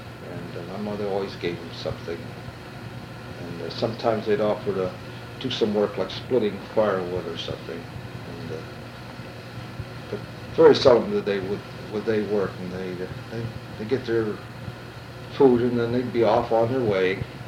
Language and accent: English; Hubbard, United States; I was born right here in Hubbard, right in this house, and on January 1st, 1925. And I grew up here, and the only time I left this area, home here, is when I was in the Army.